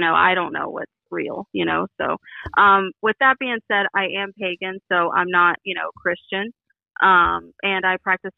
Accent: Florida, United States; I'm from Florida.

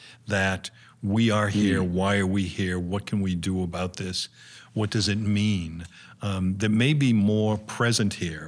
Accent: Ireland; you know, as a human being or even more as an Irish Catholic, in fact, you know, even when you expect the best, you expect the worst.

